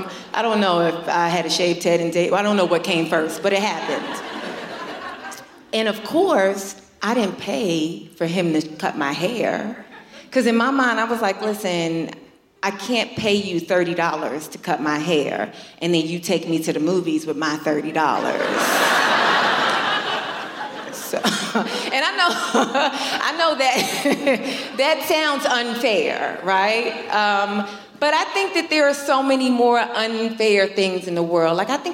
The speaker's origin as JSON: {"language": "English", "region": "New York", "country": "United States", "said": "You know, I'm from New York."}